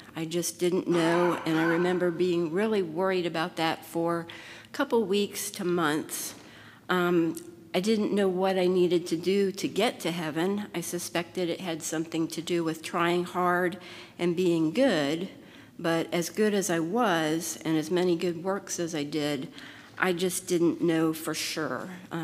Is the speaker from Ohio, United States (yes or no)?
yes; Dayton, Ohio, United States; So I grew up in Dayton. I have one sister who's 3 years younger than me.